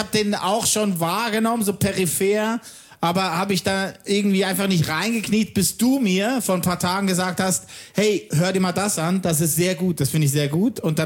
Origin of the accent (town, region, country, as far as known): Switzerland